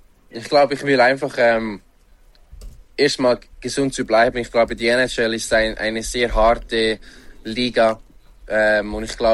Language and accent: German; Switzerland; Ich meine, ich bin ein Schweizer, ich werde immer ein Schweizer sein.